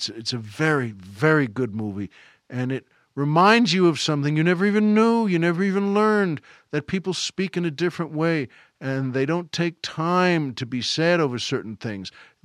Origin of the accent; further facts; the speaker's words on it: New York, United States; living also out at my parents' house where I grew up on Long Island.